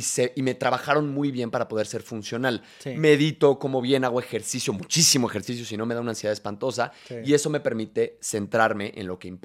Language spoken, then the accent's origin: Spanish; Querétaro, Mexico; Yo crecí en Querétaro